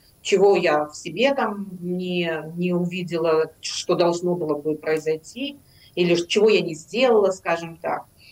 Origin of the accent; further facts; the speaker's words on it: Belarus; moved away as an adult; когда я выехала из Беларуси в 22-м году